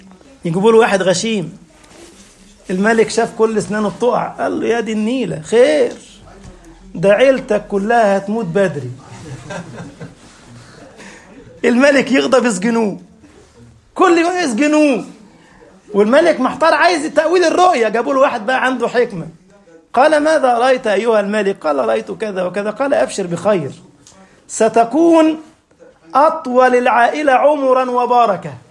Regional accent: Egypt; فإحنا عندنا في مصر يقول لك اللفظ سعد

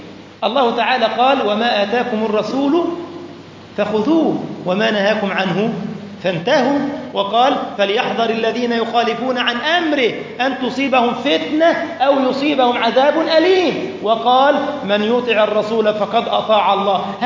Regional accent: Egypt; والطحال كذلك دم، نأكله، بيسموه الإخوة حلويات عندنا في مصر

